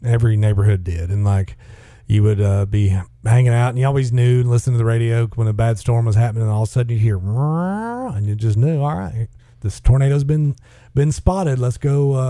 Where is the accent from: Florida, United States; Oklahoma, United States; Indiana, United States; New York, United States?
Oklahoma, United States; Ardmore; I do want to say a special shout out and prayers to my hometown, Ardmore, Oklahoma, currently without power.